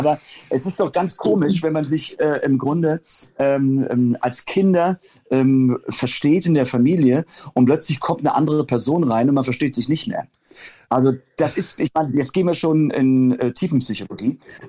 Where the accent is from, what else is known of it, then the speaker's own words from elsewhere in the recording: United States; now in Germany; ich komme nun aus Amerika und ich bin mal wieder sehr dankbar, dass ich in Deutschland leben darf.